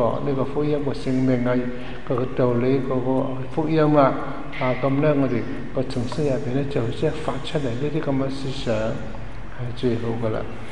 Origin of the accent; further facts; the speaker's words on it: China; 其實我們中國人呢都是很尊重那個名字的